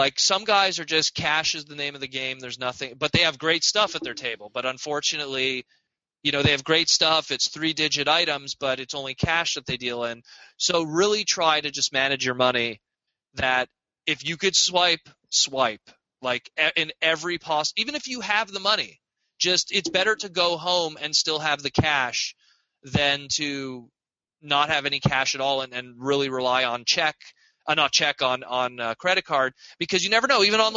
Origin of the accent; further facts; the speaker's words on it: Canada; So as a Canadian, giving advice to people who are also not of the States, just try to keep your cash